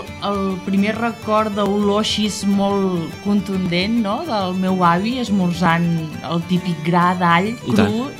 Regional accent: Catalonia, Spain; vinc de l'Empordà, del Baix

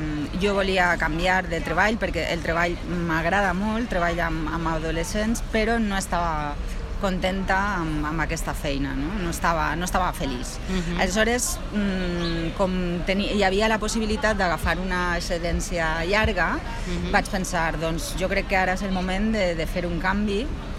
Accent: Valencia, Valencian Community, Spain; Catalan is a second language; also born or lived in Palma; jo soc de València, no soc la meva llengua materna, no és el català, però bueno, he fet estudis en valencià, a València, però bueno, com que he viscut a Palma, vora 7 anys, també tinc una barreja molt estranya de Catalunya, de Mallorca

